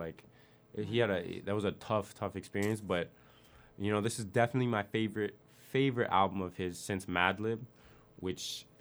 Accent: Canada; I'm from Canada and that's what it is.

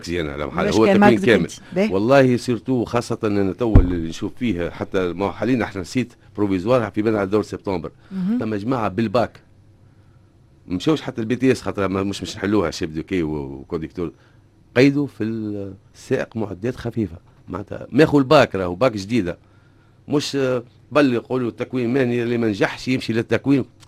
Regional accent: Tunisia; الاختصاصات هذوما جدد هذوما زاد ما فماش عندنا في تونس

